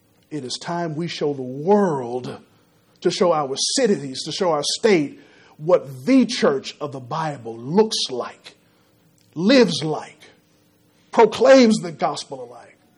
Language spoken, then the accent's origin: English; Texas, United States; born there; Yes, I was born in Texas. Yes, I'm an American citizen